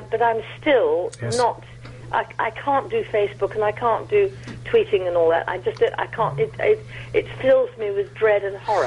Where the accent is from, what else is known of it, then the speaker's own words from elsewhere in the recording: Virginia, United States; I read or heard the other day that even in good old right-wing Virginia, which is my home state